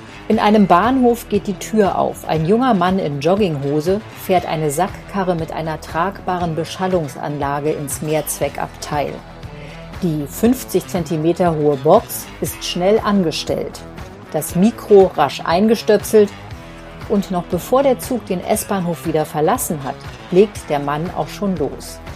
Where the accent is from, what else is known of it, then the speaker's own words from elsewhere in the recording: Bochum, North Rhine-Westphalia, Germany; also born or lived in Witten; Geboren bin ich in Witten, groß geworden in Bochum, Herne, diese Gegend.